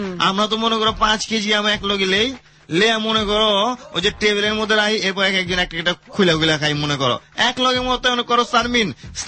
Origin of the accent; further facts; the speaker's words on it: Dhaka, Dhaka Division, Bangladesh; আমরা ঢাকার পোলা